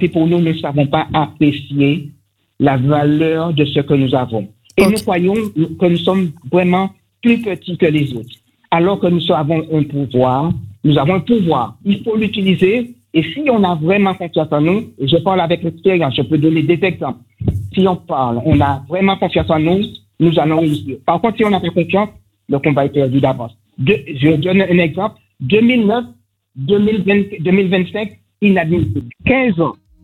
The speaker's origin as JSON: {"language": "French", "region": "Martinique", "country": "France", "said": "parmi nous, nous sommes des Martiniquais"}